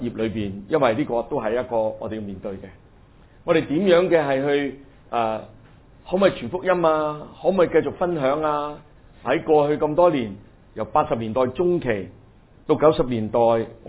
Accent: Hong Kong; 我谂我哋香港人都系同一个好印象深刻嘅经历。

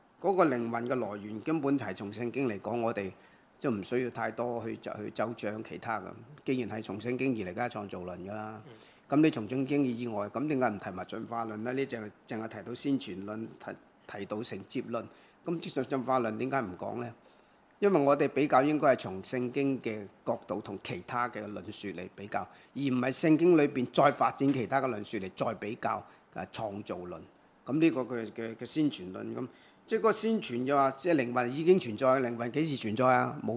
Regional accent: China; 同我哋中國人嘅觀念咧有啲唔係中國人

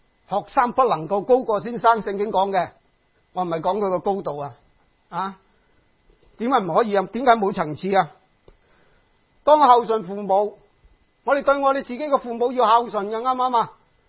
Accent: China; 不过我知呀，我系中国人嚟㗎，我有啲中国人嘅一个文化嘅咁

